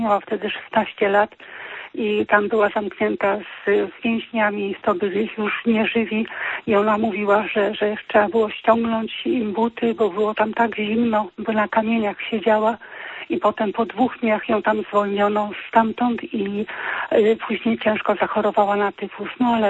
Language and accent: Polish; Greater Poland Voivodeship, Poland; now in Nuremberg, Germany; ja dzwonię z Norymbergi. Nie jestem poznanianką, ale jestem z Wielkopolski. W Poznaniu kończyłam podyplomowe studia kultury i turystyki. Jestem bardzo uczuciowo związana z Wielkopolską, z Poznaniem.